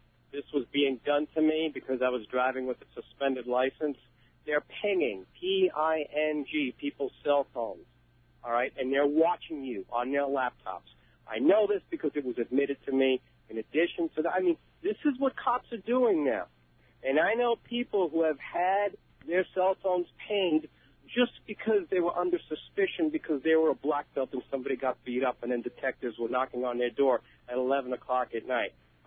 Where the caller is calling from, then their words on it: Long Island, New York, United States; I'm calling from Long Island.